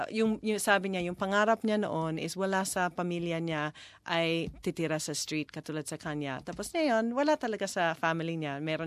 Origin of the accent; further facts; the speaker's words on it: Australia; Tagalog is a second language; also born or lived in Philippines; Siyempre, Australian din ako, pero halos kalahati ng buhay ko ay nasa Pilipinas.